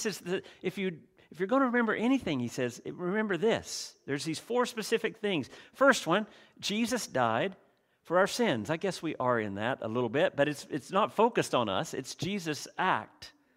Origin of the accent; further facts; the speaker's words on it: United States; moved away; when I grew up in the States, I always said process.